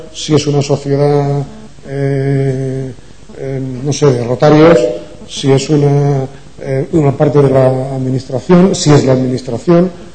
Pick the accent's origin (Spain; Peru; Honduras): Spain; Valencian Community; como aquí somos todos muy valencianos, yo primero